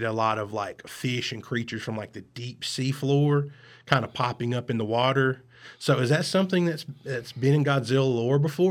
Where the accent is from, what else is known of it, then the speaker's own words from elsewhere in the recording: the South, United States; I'm from the South. It's hard for me.